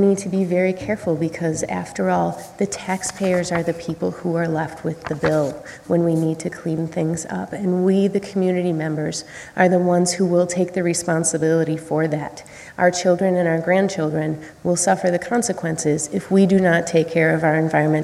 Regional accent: Wisconsin, United States; I grew up on the Wisconsin River, and I think we can all remember when nobody could swim in the Wisconsin River

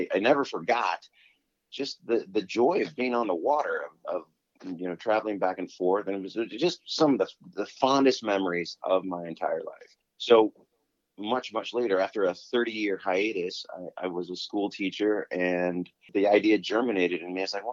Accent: Decatur, Illinois, United States; also born or lived in California; now in Chicago, United States; Well, I grew up in Decatur, Illinois, which is central Illinois, and I lived on the East Coast, and I lived in California for 20 years.

